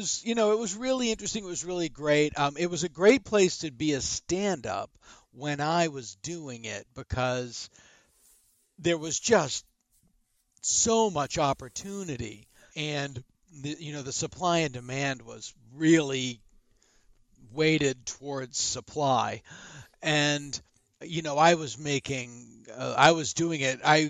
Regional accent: Boston, Massachusetts, United States; also born or lived in San Francisco; And prior to that, I lived in San Francisco for a couple of years, but I'm from Boston originally.

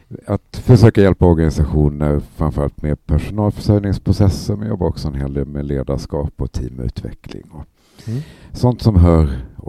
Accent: Skåne, Sweden; also born or lived in Blekinge; now in Stockholm, Sweden; Ja, jag är skåning, som man kanske hör, för utanför Lund och uppvuxen i Skåne och Blekinge. Jag har bott i Stockholm nu i 20 års tid

